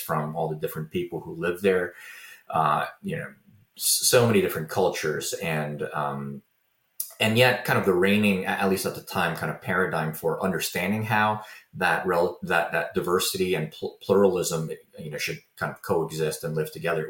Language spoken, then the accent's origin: English; United States; born there; So my background is I'm Korean American. I was born here in the States.